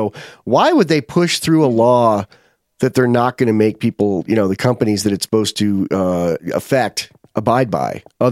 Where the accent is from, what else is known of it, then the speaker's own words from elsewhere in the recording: New York, United States; I'm a New Yorker, if we're going to go that way. And although the interesting thing is, I was conceived in New Jersey, which is kind of weird.